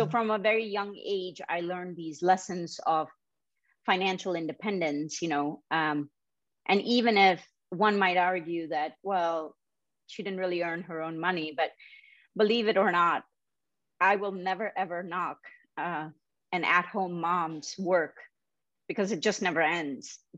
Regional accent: Mumbai, Maharashtra, India; I grew up in Bombay, India

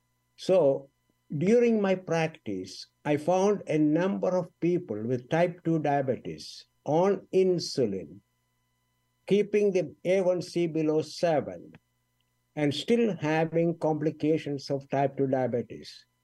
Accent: India; I grew up in India

